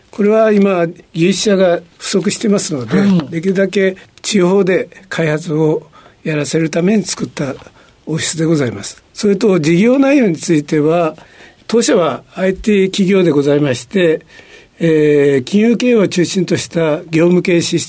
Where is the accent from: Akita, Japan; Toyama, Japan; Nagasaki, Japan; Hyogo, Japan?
Nagasaki, Japan; 長崎県の五島列島といった島国でございます。